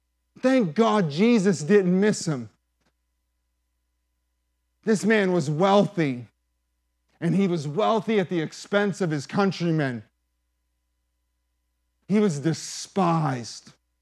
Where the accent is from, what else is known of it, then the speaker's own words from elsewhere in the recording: McKeesport, Pennsylvania, United States; I'm from McKeesport.